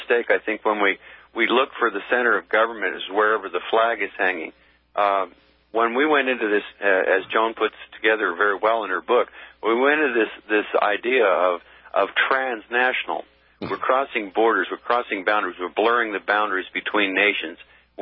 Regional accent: United States; Just as I prefer to think of myself as an American, I don't consider myself to be a U.S. citizen. I'm an American.

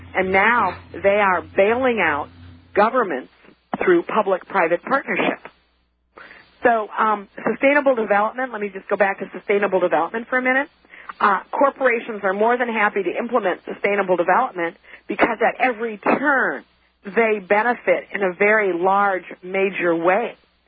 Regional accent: United States; as an American, I did not know what socialism was.

